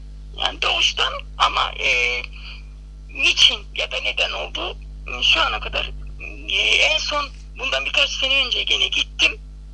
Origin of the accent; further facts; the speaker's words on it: Trabzon, Turkey; Bir köy kızıyım, yani Trabzon'da doğdum ama köyde büyüdüm.